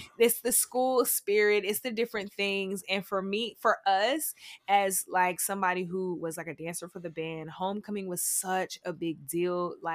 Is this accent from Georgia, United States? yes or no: yes; Atlanta, Georgia, United States; Like, homecoming, where I'm from Atlanta, Georgia, you guys. I'm from the suburbs. I went to a school in Metro Atlanta.